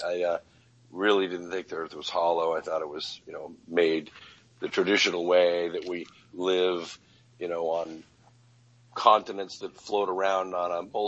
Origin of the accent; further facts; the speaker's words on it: Pasadena, California, United States; No problem. I grew up in Southern California, Pasadena area.